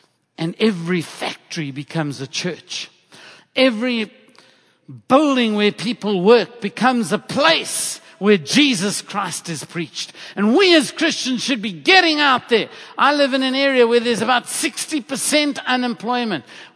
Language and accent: English; South Africa; You know, I come from South Africa.